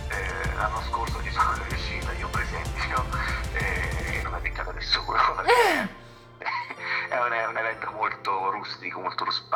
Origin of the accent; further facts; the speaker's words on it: Marche, Italy; faccio molta provincia vicino del mio paese, San Vettore di Tronto